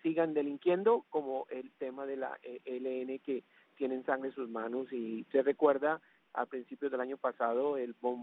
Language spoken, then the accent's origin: Spanish; Colombia; born there; especialmente en mi país natal, Colombia.